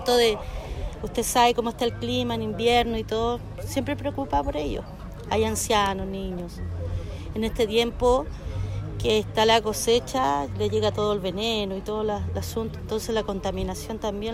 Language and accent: Spanish; El Palqui, Coquimbo, Chile; soy de acá del Palqui